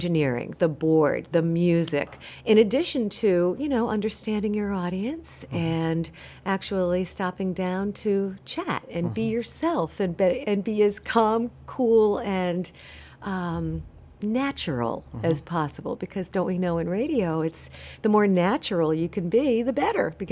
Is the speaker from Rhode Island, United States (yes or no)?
yes; Cumberland, Rhode Island, United States; accent: Rhode Island; I was born and raised in Cumberland, Rhode Island, mm-hmm. so not far from here, and I had a bad Rhode Island accent. Cumberland. I was from Valley Falls, right?